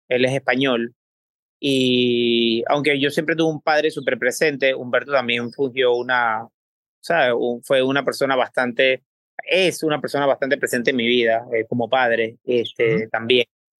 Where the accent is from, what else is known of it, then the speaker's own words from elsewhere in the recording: Panama; yo soy de Panamá, terminas el bachillerato